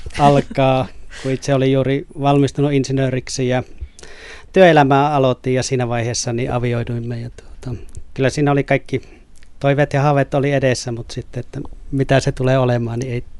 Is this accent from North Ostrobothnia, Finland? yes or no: yes; Kuusamo, North Ostrobothnia, Finland; Mä olen kotoisin Kuusamosta ja maaseudun kasvatti ja siellä nuoruuteni elin